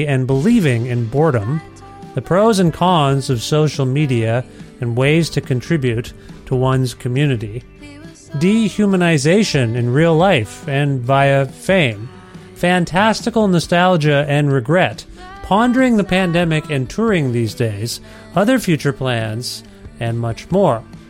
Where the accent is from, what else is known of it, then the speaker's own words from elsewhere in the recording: Ontario, Canada; now in Edmonton, Canada; I'm from Ontario originally, but I've been here like 3 years.